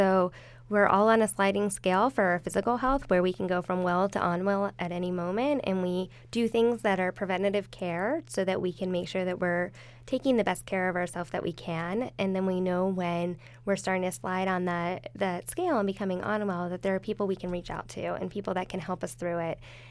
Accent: State College, Pennsylvania, United States; I grew up in the State College area

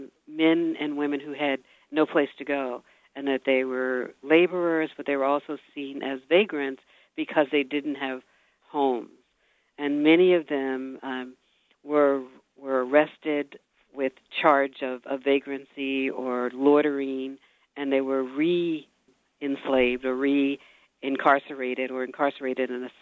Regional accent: Northern US, United States; As a Northerner, we rarely use this idea of celebrating in the way that we see it happen

